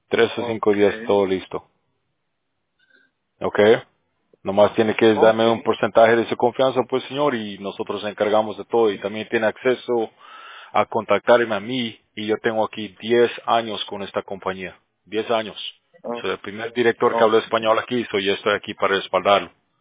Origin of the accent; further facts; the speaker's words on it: Bolivia; yo soy de Bolivia, por eso le digo, porque suena muy común